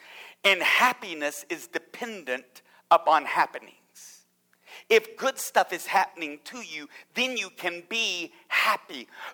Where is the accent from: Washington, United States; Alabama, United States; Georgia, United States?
Alabama, United States; I'm from Alabama, so you might have to help me.